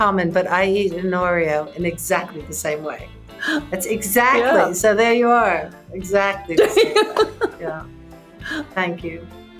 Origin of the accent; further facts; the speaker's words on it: United States; now in London, United Kingdom; As an American in London, but as an American in America, we do have a government now